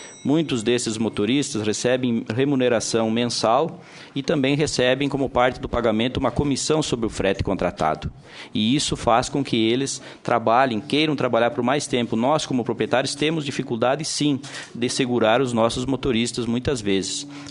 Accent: Rio Grande do Sul, Brazil; now in Mato Grosso, Brazil; Eu sou gaúcho, estou no Mato Grosso há alguns anos lá

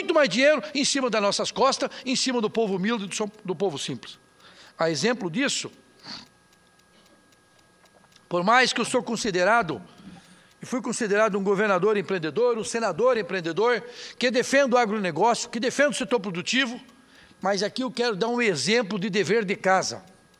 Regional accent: Santa Catarina, Brazil; moved away as an adult; also born or lived in Rondônia; Nós, senhor presidente, se mudamos de Santa Catarina para o estado de Rondônia, na época do território, em 1977.

